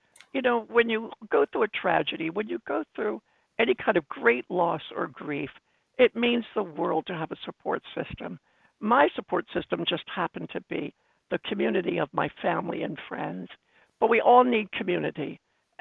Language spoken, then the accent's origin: English; Maryland, United States; Yes, I grew up in Maryland and had a desire to be a physical therapist.